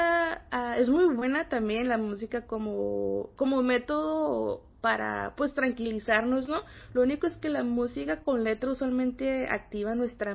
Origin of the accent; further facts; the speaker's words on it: Imperial Valley, California, United States; also born or lived in Yuma; Aquí en el Valle Imperial acabo de regresar. Yo soy de aquí del Valle Imperial, pero viví 4 años en Yuma. Entonces apenas tengo un año viviendo aquí en el centro otra vez